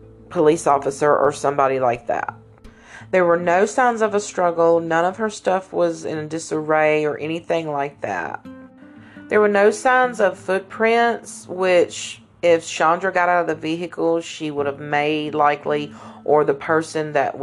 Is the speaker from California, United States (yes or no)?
no; Mississippi, United States; I have family that's from Forest. I'm from Central Mississippi and South Mississippi. I have lived all around these areas